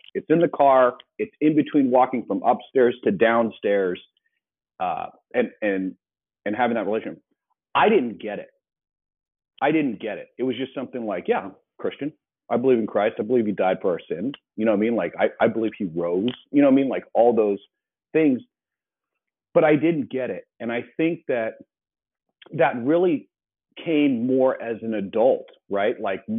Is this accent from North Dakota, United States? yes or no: no; Hermosa Beach, California, United States; So I live in Hermosa Beach. I grew up in Hermosa Beach. That is, I always tell people that's kind of by the airport.